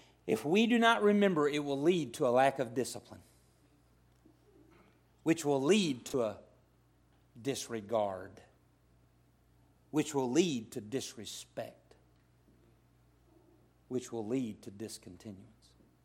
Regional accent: the South, United States; I'm a Southerner. I celebrate three times a day.

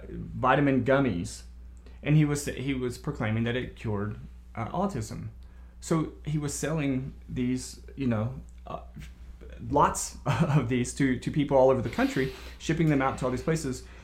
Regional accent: the South, United States; I'm from the South, and have a lot of family members.

